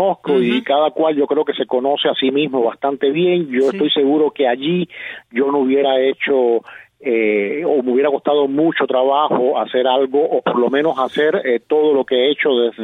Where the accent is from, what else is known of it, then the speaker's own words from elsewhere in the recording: Havana, Cuba; moved away; me crié en un barrio que supuestamente era muy selecto y aristocrático, que era Miramar, porque yo desde los 5 años viví en ese lugar hasta que me fui de Cuba